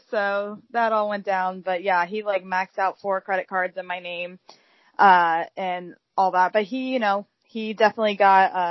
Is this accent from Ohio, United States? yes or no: yes; Cincinnati, Ohio, United States; the person that I was watching was from Cincinnati and where I'm from.